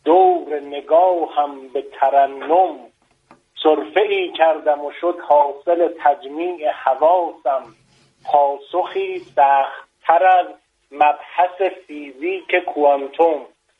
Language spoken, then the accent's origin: Persian; Shiraz, Fars, Iran; also born or lived in Iraq; now in Qom, Iran; من ایرانی هستم، بند متولد عراق هستم، پدرم آبادانیه، مادرم بروجردیه و شیراز بزرگ شدم.